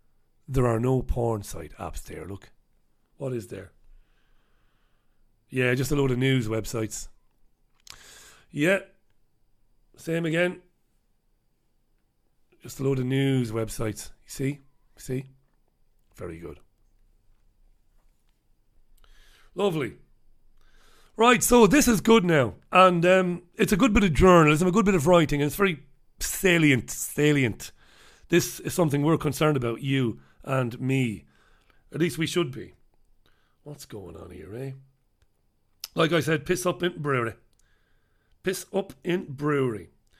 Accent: Waterford, Munster, Ireland; back in my hometown of Waterford

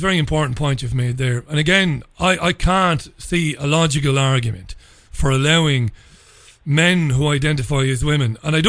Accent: Ireland; now in United Kingdom; I'm an Irish guy living in England.

